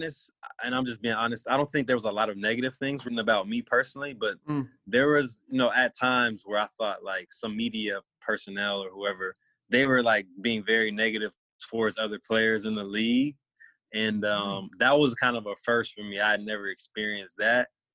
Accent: Florida, United States; a lot of people don't know this, but we grew up in Florida together, played on AAU teams since we were like 7 years old.

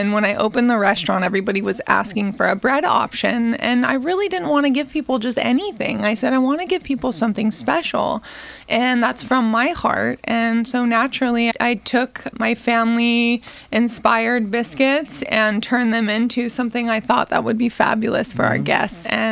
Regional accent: California, United States; But for me, growing up in California meant growing up with an absolute ton of sunshine and time spent outside.

